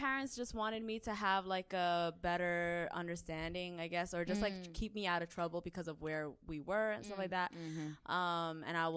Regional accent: New York, United States; I'm from New York.

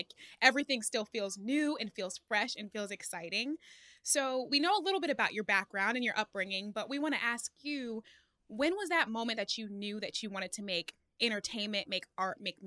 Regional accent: Philadelphia, Pennsylvania, United States; Oh, my God. That's my hometown.

